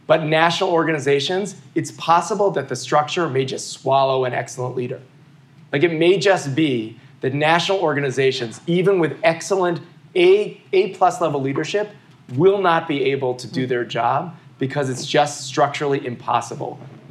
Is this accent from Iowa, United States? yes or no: no; Providence, Rhode Island, United States; and I'm from Providence, Rhode Island